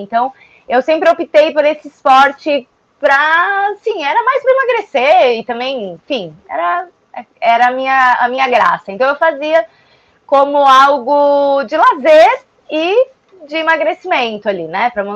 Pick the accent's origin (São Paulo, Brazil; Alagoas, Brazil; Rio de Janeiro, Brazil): São Paulo, Brazil; moved away as an adult; Eu estava em São Paulo ainda, né? Eu vim pra cá com 23 anos, né? Então faz 20 anos que eu tô aqui. Vivi 23 anos lá.